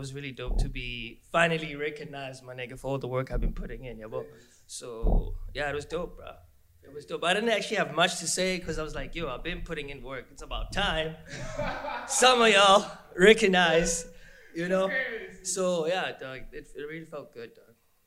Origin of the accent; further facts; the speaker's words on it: Flagstaff, Eastern Cape, South Africa; So I was born in Holy Cross, Flagstaff. And like most of like my childhood, I spent there, Eastern Cape